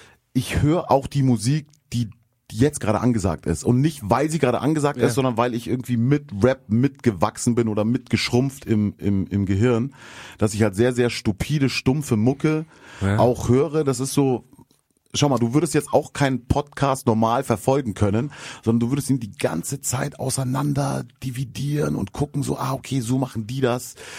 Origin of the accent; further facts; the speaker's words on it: Munich, Bavaria, Germany; Sogar in meiner Heimatstadt in München war das.